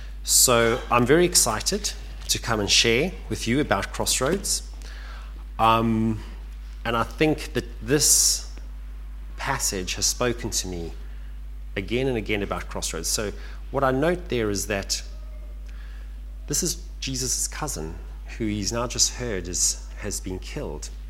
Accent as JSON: {"language": "English", "country": "South Africa", "lives_now": "United Kingdom", "said": "So I'm from South Africa originally."}